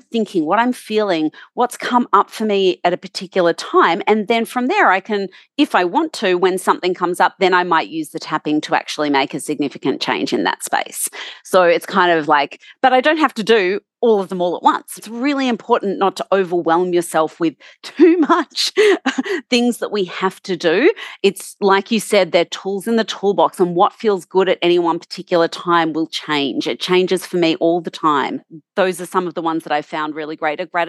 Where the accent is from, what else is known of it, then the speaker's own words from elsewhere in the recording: Australia; So that's tap-in.com.au because I'm Australian.